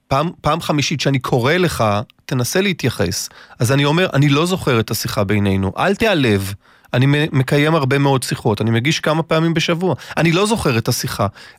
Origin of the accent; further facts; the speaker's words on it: Haifa, Haifa District, Israel; אז אני אומר לך, אני באתי מחיפה. ואני גדלתי, רגע, ואני גדלתי בחיפה.